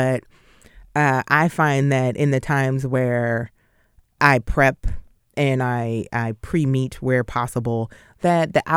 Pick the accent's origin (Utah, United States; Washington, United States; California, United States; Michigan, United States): Washington, United States; Seattle; Battle Tactics for Your Sexist Workplace is a production of KUOW in my hometown of Seattle.